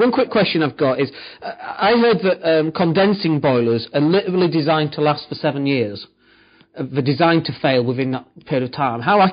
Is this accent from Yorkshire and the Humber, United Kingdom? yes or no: yes; Leeds, Yorkshire and the Humber, United Kingdom; also born or lived in Swindon; I'm from Leeds, big city, and I lived in Swindon for a bit, and I commuted over to Bristol